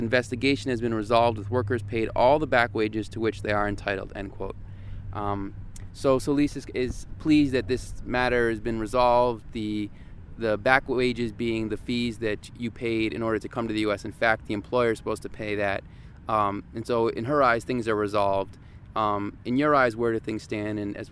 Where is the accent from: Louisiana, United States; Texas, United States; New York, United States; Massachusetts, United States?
New York, United States; Westchester; now in Washington, D.C., United States; No, I'm from Westchester, New York.